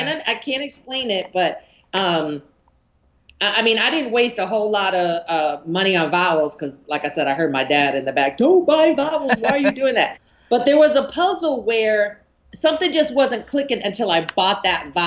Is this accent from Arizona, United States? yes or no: no; Maine, United States; I grew up in the 70s and I was born and raised in Maine.